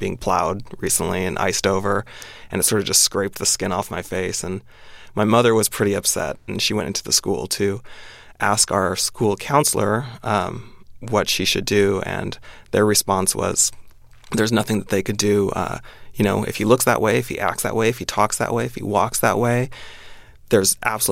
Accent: Spokane, Washington, United States; I grew up in Spokane, Washington, which me and my friends used to joke was a great place to leave.

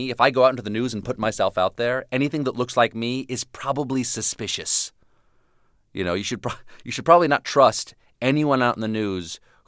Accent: the South, United States; I never growing up in the South

